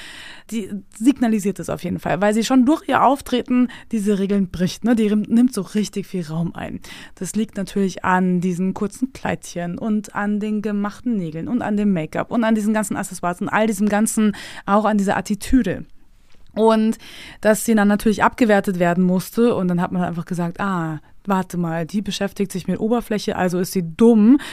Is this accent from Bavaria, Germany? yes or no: yes; Bavaria, Germany; also born or lived in Munich / Austria; Und dann bin ich auch noch vom Land, ne? Wir sind ja von München nach Österreich gezogen, von Österreich dann wieder nach tiefes Niederbayern.